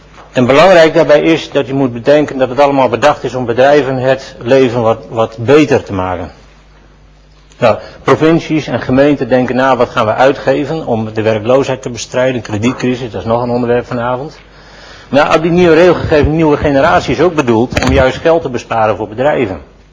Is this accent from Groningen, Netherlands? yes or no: yes; Groningen, Netherlands; Ik kom uit Groningen, dat is wel eens moeilijk voor om dan gewoon Nederlands te praten, maar ik probeer het vol te houden.